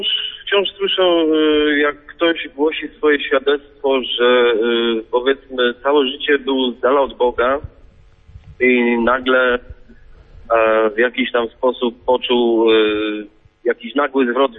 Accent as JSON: {"language": "Polish", "country": "Germany", "said": "jestem z Niemiec."}